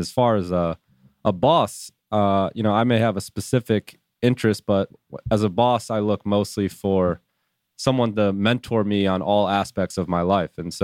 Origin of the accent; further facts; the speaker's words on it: Buffalo, New York, United States; I'm from Buffalo, New York